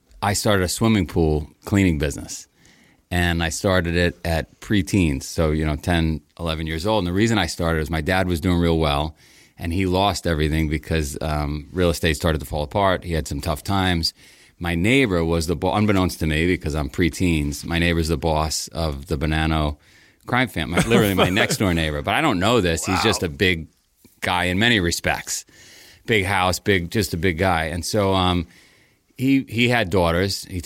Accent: Howard Beach, New York, United States; So I grew up in Queens. I grew up in a town called Howard Beach, and for whatever reason, it was organized crime capital of the world.

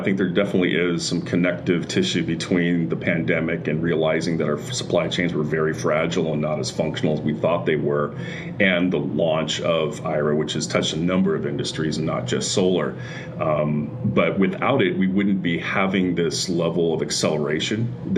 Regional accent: Van Nuys, California, United States; I am. I grew up in Van Nuys, which is in the San Fernando Valley.

